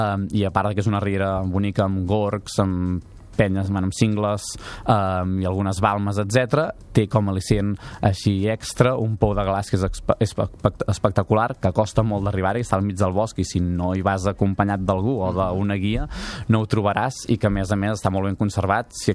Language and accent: Catalan; Manresa, Catalonia, Spain; com a manresà m'estimo més perquè parcialment està dins del municipi de Manresa